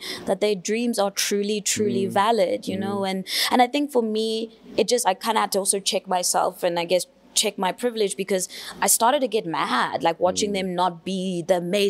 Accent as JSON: {"language": "English", "town": "Diepsloot", "region": "Gauteng", "country": "South Africa", "said": "I come from Deep Sloot, I don't know, you know."}